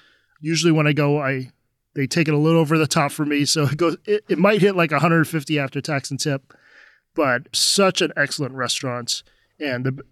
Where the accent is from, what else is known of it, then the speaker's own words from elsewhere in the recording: United States; And being an American, obviously this was, took me a while to talk myself into doing this.